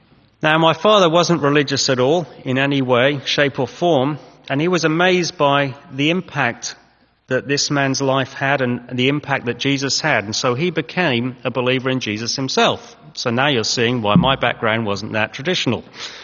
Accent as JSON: {"language": "English", "region": "England", "country": "United Kingdom", "tie": "born or raised there", "accent": "Boston", "said": "and I come from England. At least we arrived in England when I was one, so I say I come from England. And I grew up there."}